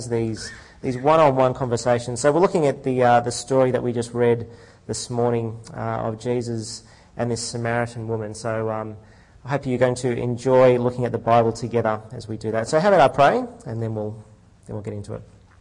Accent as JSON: {"language": "English", "town": "Mangrove Mountain", "region": "New South Wales", "country": "Australia", "tie": "born or raised there", "said": "Yes, I grew up here on the Central Coast. I grew up on a chicken farm at Mangrove Mountain."}